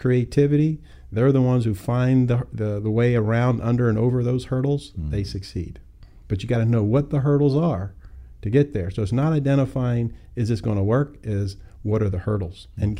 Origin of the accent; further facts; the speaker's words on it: Washington, District of Columbia, United States; I was born in Washington, D.C., my mom raising five boys by herself in a government-subsidized project. So I'm a welfare child.